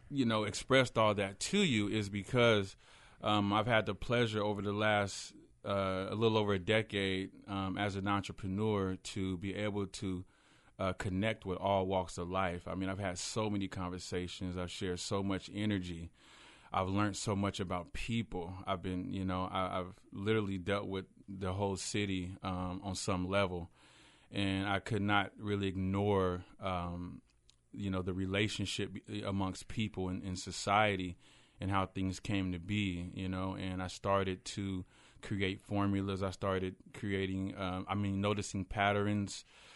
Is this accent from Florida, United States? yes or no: no; Portland, Oregon, United States; also born or lived in Los Angeles; As far as the Portland area goes, that's where I was raised at. You know, I was born in Los Angeles.